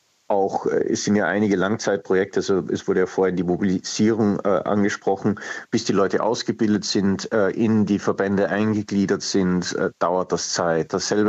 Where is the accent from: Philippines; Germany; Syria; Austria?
Austria; ich bin ja Österreicher